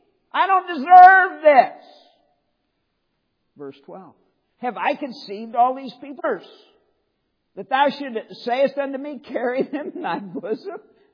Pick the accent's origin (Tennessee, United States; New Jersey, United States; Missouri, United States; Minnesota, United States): Missouri, United States; St. Louis; Now, I grew up in St. Louis. That's about the size of the metropolitan St. Louis area.